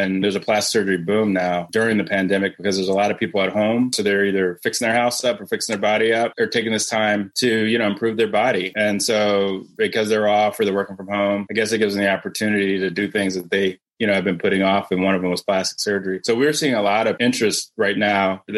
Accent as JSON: {"language": "English", "town": "Cleveland", "region": "Ohio", "country": "United States", "lives_now": "Georgia, United States", "said": "I'm from Cleveland. You know, I came to Morehouse down here for college. I've fell in love with Atlanta. But then I went back up to Ohio to do my medical school and my training because that's where I'm from."}